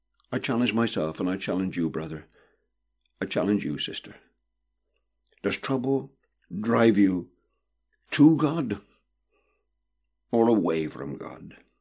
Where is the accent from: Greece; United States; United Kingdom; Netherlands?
United Kingdom; England; born there; I was born in England in 1940, so I'm a child of the Second World War.